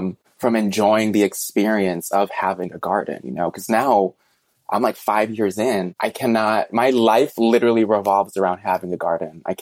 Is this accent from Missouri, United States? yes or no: no; Chicago, Illinois, United States; Really for my own sanity and to like rest my spirit after I grew up in Chicago as well. So after like my entire life in a big city, I was just like ready for a shift.